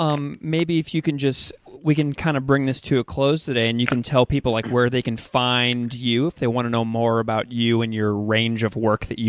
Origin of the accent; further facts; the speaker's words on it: Missouri, United States; So I'm from Missouri, and I'm just curious if Missouri factored in much during your findings.